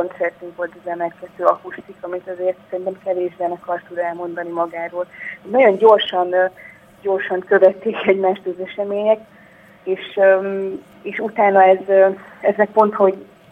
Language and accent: Hungarian; Szombathely, Vas, Hungary; mert én szombathelyi vagyok, és ezért mindig különös élmény hazai pályán játszani.